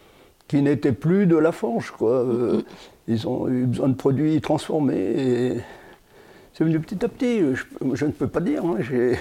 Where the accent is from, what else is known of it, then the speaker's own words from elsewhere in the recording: l'Échrenne, Auvergne-Rhône-Alpes, France; Ça fait 79 ans. Je suis né, la maternité est à Aix-les-Bains, mais je suis né à l'Échrenne. J'ai toujours habité à l'Échrenne, donc j'ai pas eu de changement. J'habitais à côté de la rivière, le Chiran, le pont. Notre maison touchait la rivière, le Chiran.